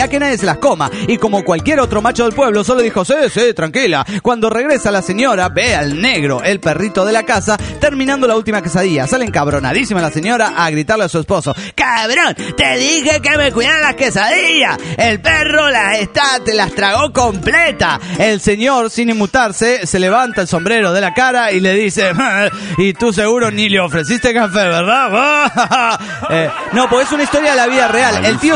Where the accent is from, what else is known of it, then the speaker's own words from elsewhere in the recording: Guatemala; de Guatemala.